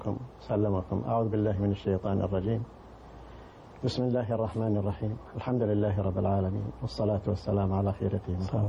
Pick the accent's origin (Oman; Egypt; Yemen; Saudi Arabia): Saudi Arabia; Baljurashi, Al Bahah Province; من قريتنا، قرية البركة.